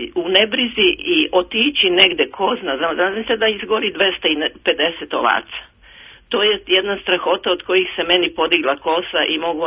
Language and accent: Serbian; Šumadija and Western Serbia, Serbia; born there; ja sam rođena u centru jednog malog grada, gde je Zlatibor na domak, 20 i nešto kilometara, ali sam rođena na Kaldrmi.